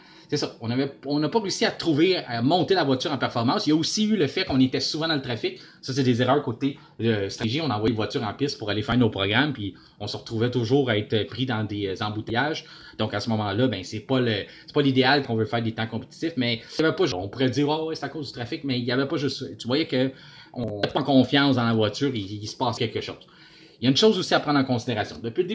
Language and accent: French; Montreal, Quebec, Canada; nous, là, quand on vient de Montréal, ben, je parle pour moi